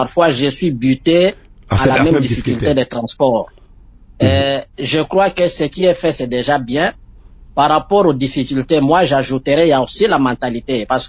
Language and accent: French; Bandundu, Mai-Ndombe, DR Congo; Moi-même, je suis de la ville de Bandundu, je suis prêtre de Kikwit